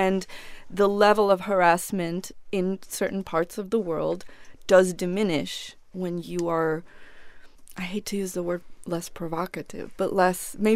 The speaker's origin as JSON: {"language": "English", "country": "Argentina", "tie": "born or raised there", "moved": "as an adult", "said": "I'm from Argentina."}